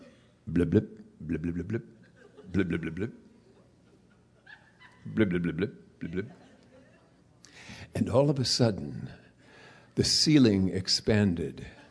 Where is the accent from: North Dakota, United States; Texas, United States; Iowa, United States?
North Dakota, United States; Jamestown; I grew up in Jamestown, North Dakota, a little town on the prairie.